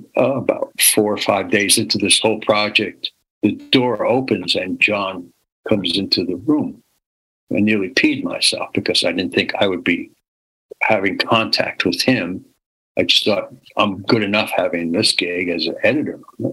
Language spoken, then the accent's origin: English; New York City, New York, United States; And I said, I'm born and raised in New York City.